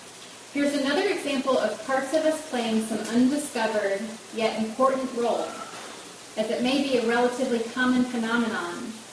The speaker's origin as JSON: {"language": "English", "town": "Nashville", "region": "Tennessee", "country": "United States", "said": "And they're from Murfreesboro, Tennessee, and I'm from Nashville, Tennessee."}